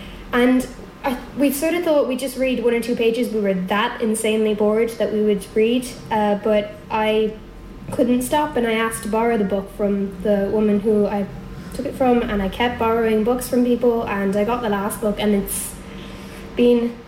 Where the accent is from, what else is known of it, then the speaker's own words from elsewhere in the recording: Dublin, Leinster, Ireland; I'm 15 years old, I go to Rathdown School in Glenageary, and I'm from Cavantini, Dublin.